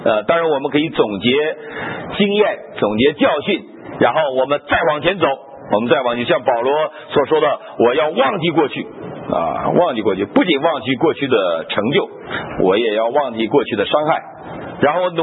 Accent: Northeast China, China; 我们东北人男女都会和面，连小孩都会和面。

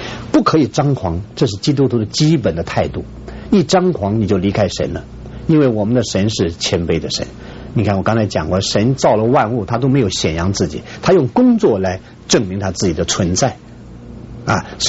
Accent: China; 我们中国人讲敬神如神在，敬畏神，神就在这里。

